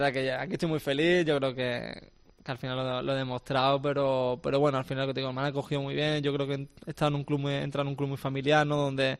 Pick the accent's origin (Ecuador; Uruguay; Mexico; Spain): Spain; Málaga, Andalusia; yo creo que al final soy malagueño y eso no, eso es indiscutible